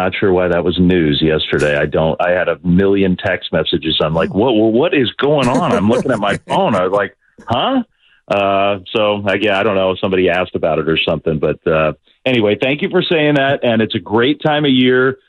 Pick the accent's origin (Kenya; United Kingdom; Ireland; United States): United States; Virginia; I grew up in Virginia.